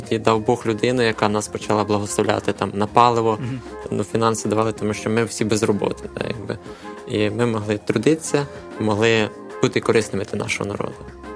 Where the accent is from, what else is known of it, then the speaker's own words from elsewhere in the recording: Vinnytsia Oblast, Ukraine; now in Kyiv, Ukraine; Я з Вінниччини, і там народився, там проживав, в Київ приїхав на роботу, на навчання.